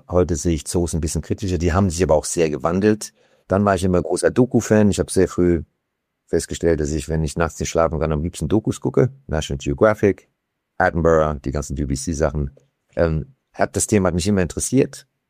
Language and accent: German; Frankfurt, Hesse, Germany; ich bin ja teilweise in Frankfurt aufgewachsen